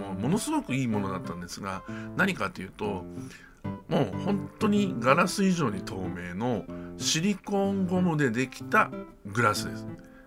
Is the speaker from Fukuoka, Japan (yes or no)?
yes; Fukuoka, Japan; accent: Hakata dialect; しきらんないと博多弁出ちゃった、ごめんなさい